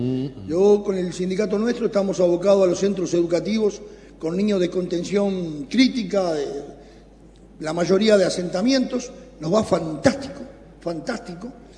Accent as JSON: {"language": "Spanish", "region": "Montevideo", "country": "Uruguay", "tie": "born or raised there", "said": "Yo soy del Cerrito, vivía en un, nací en un garage, Basilio Araujo, 37-93, esquina Cosa Revuelta."}